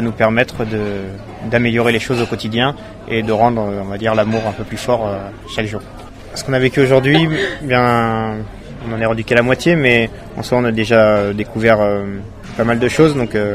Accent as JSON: {"language": "French", "town": "Angers", "region": "Pays de la Loire", "country": "France", "lives_now": "Pau, France", "said": "je suis à Pau depuis 2020, je suis originaire d'Angers, j'ai 31 ans"}